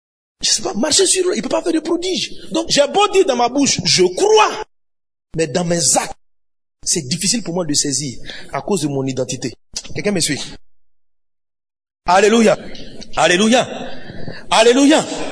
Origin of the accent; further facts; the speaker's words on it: Côte d’Ivoire; Je suis de Côte d'Ivoire, je suis ivoirien.